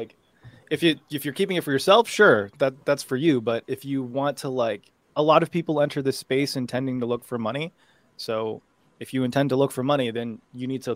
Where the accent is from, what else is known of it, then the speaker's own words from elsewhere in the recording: United States; I'm raised in the United States. Like, I was raised in the United States, but I was taught by Asian collectors